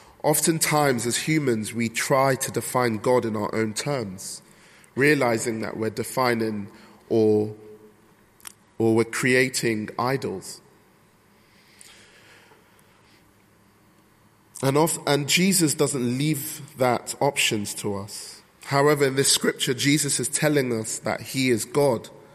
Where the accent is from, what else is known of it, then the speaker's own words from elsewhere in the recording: Nigeria; I'm from Nigeria. My parents are from Nigeria. And in the meantime, I'm learning Yoruba.